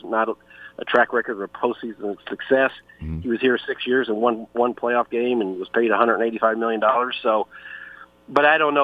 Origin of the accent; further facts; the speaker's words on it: the South, United States; I grew up in the South, and that was my dream paper when I was a kid.